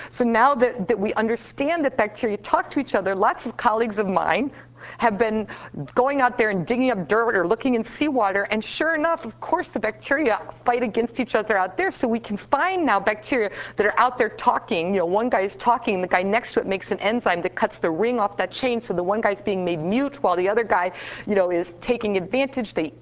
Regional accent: New York, United States; I'm from New York, so this was our Christmas card this year that we made.

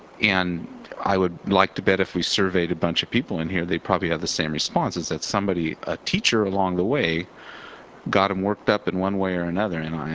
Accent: Bakersfield, California, United States; I'm from Bakersfield. Excuse me, beautiful Bakersfield.

